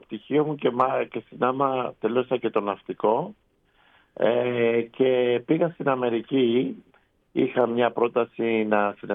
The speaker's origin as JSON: {"language": "Greek", "town": "Piraeus", "region": "Attica", "country": "Greece", "said": "καταρχήν είμαι καταγωγή από τον Πειραιά και Γαλλιώτης. Ο πατέρας μου και η μητέρα μου ήταν από τον Πειραιά, από τα Καμίνια."}